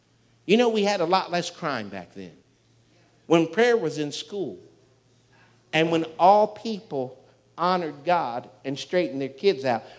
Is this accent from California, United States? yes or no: no; Canton, Ohio, United States; I'm from Hardin County, right here in Canton, Ohio.